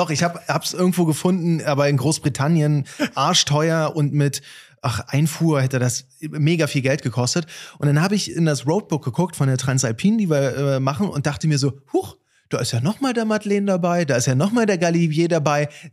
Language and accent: German; Oschersleben, Saxony-Anhalt, Germany; born there; Und ich dann von Nizza nach Oschersleben, in meinen Geburtsort, zum Geburtstag meiner Mutti, wollte ich dann wieder da sein.